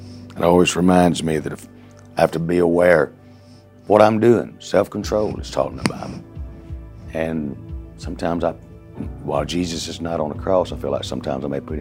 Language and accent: English; Bunker Hill, Mississippi, United States; also born or lived in Mobile; I was born in Mobile, Alabama, 1963. When I was 3 months old, my mother gave me away, and I was adopted by a family in Mississippi, Bunker Hill, Mississippi.